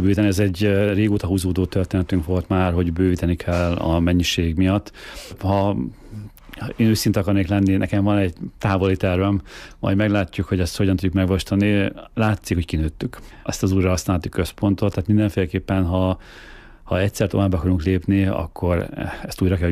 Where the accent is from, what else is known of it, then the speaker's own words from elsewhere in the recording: Miskolc, Borsod-Abaúj-Zemplén, Hungary; miskolciak, mi furák vagyunk egy kicsikét, mi nagyon büszkék vagyunk, és nagyon büszkék vagyunk arra, hogy miskolciak vagyunk